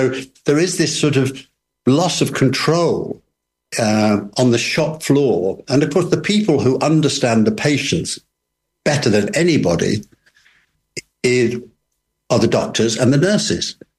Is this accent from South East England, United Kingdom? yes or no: no; Liverpool, North West England, United Kingdom; also born or lived in Birmingham, United Kingdom; I was born in Liverpool, grew up, studied law in Birmingham, went back to Liverpool